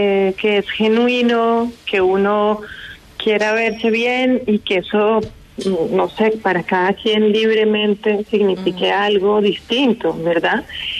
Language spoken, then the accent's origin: Spanish; Bogotá, Colombia; pues supongo que soy muy cachaca